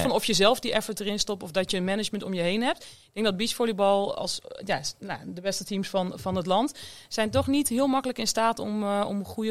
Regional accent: Doetinchem, Gelderland, Netherlands; Ik kom uit Doetinchem, dus Achterhoekse.

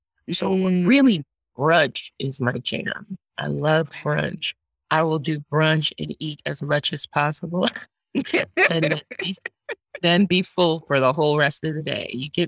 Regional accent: San Diego, California, United States; now in Mauritius; I am from San Diego, born and raised.

